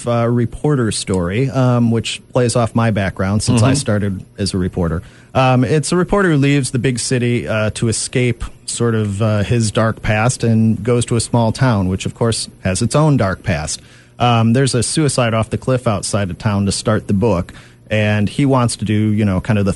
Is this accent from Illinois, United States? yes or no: yes; Tinley Park, Illinois, United States; now in Naperville, United States; Yeah, I grew up in Tinley Park, actually, and went to Marion Catholic High School